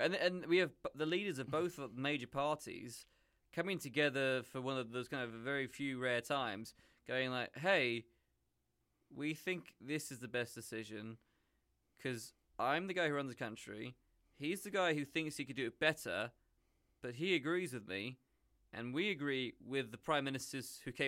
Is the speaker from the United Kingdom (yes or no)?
yes; England, United Kingdom; I'm English, but my cultural perspective now has been skewed by living abroad